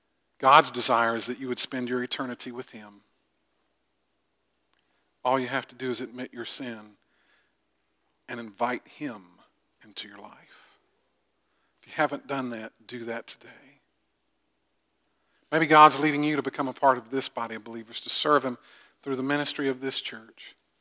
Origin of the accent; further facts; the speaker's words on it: Augusta, Georgia, United States; So I'm from Augusta. I guess I'm from South Georgia.